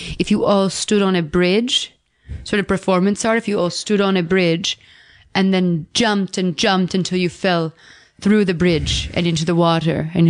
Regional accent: New Jersey, United States; now in Connecticut, United States; No, I'm, as you know, born and raised in New Jersey, and I've never left except to go to Connecticut, where I live now.

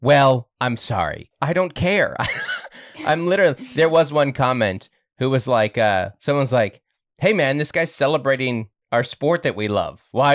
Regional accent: United States; I am an American. We call it soccer.

